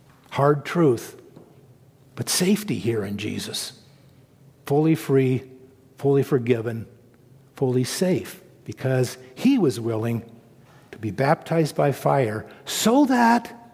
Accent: Oregon, United States; So the controlled burns in my home state, especially in the valley, Willamette Valley

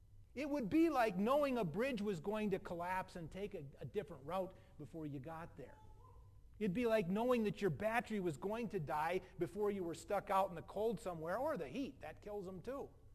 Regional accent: Northeast, United States; accent: Yankee; Until I started to notice that in certain parts of the country where they recognize my Yankee accent, they'd get this little smirk on their face

